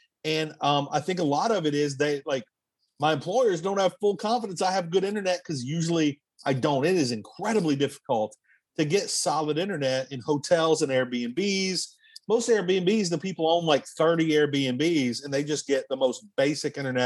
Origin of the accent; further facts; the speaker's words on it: Louisiana, United States; accent: country; I wish I had a great Louisiana accent. I wish I had a great Cajun accent. But from when I spend time in my hometown, it's just country. I just sound like a country bumpkin.